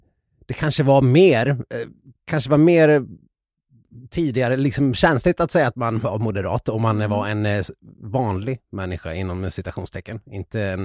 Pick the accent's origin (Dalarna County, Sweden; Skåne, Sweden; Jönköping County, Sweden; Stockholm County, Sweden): Dalarna County, Sweden; Ludvika; i Ludvika, där jag kommer ifrån